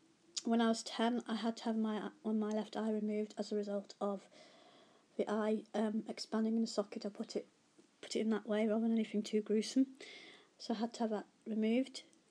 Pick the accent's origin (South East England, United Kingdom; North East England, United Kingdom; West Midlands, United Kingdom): West Midlands, United Kingdom; Stafford; I was born in Stafford and lived in Staffordshire all my life, apart from when I've been away at school to various boarding schools.